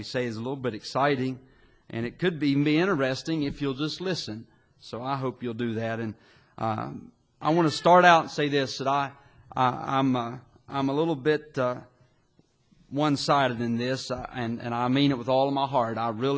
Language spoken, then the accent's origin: English; United States; born there; I thank God that I was born in America. I'm glad I was born in the country, in the mountain area, and I wouldn't have it any other way